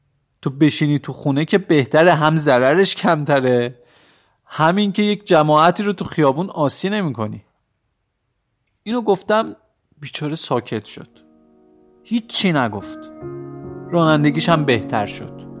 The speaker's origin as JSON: {"language": "Persian", "country": "Iran", "said": "حالا ما تو ایرانیم، زیاد این چیزا واسمون آشنا نیست"}